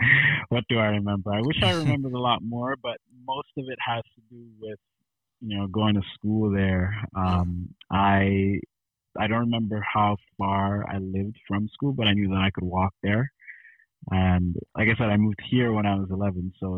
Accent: New York City, New York, United States; I wanna say that I grew up in New York. So I'm a New Yorker essentially.

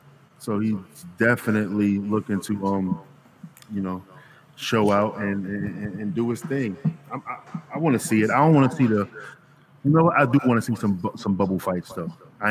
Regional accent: Queens, New York, United States; Well, I'm from Queens, so yeah.

